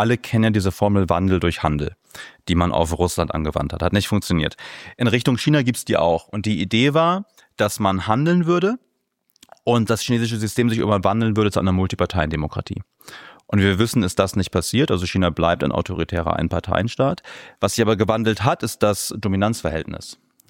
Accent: Bremen, Germany; born there; ich bin zwar in Bremen geboren, aber meine Eltern nicht.

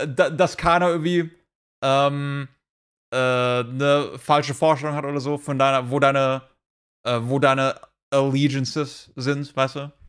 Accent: Lebanon; hey, ich bin Libanese

